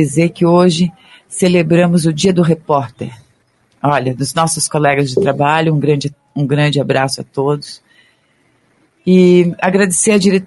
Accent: Brazil; porque a gente é brasileiro, então...

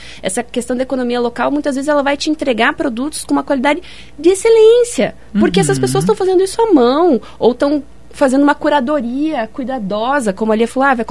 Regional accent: Curitiba, Paraná, Brazil; now in Quatro Barras, Brazil; eu nem moro em Curitiba, na verdade sou, né, curitibana, mas eu moro em Quatro Barras.

